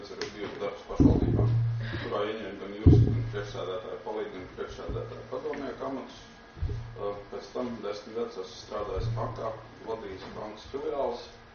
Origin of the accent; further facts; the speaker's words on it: Talsi, Talsi Municipality, Latvia; Esmu dzimis un augstas Talsos.